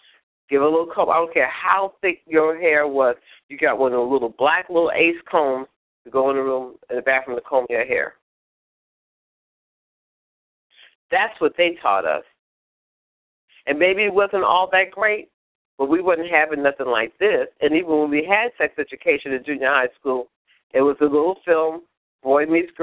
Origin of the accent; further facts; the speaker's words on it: New York, United States; When I was growing up in New York, I lived in the project